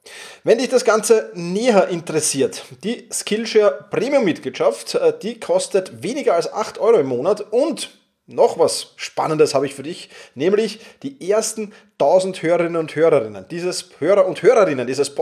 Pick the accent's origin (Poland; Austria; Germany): Austria; Vienna; Wir sind ja beide aus Wien